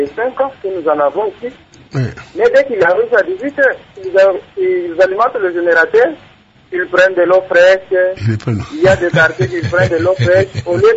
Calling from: Kalemie, Tanganyika, DR Congo; C'est une question qui nous étonne ici chez nous à Calémie.

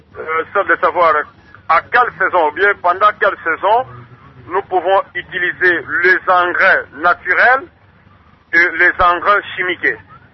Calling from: Kindu, Maniema, DR Congo; Chez nous au Congo

